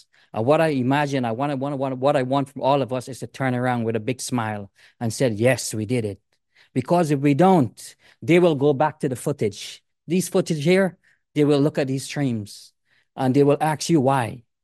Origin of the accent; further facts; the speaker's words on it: Somerville, Massachusetts, United States; I'm from Somerville.